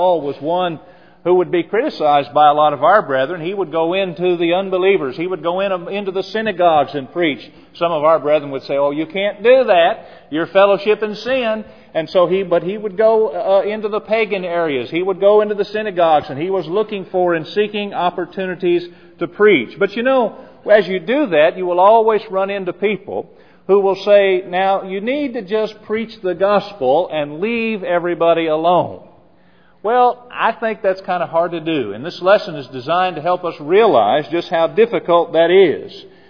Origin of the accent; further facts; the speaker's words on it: Noblesville, Indiana, United States; I'm originally from Noblesville